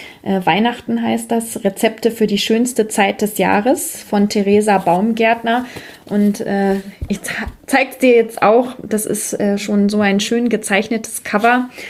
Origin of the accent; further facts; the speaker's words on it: Braunschweig, Lower Saxony, Germany; Ich komme ja eigentlich aus Braunschweig.